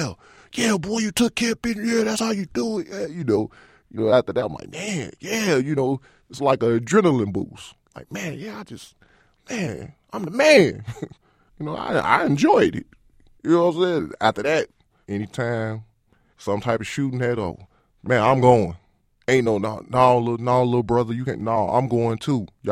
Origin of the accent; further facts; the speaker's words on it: Chicago, Illinois, United States; I grew up in Humboldt Park when it was wild.